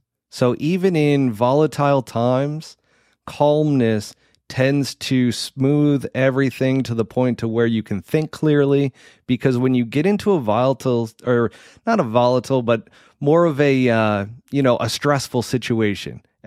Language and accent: English; United States; Well, that's because you're Canadian. See, I'm American. We're capitalistic over here.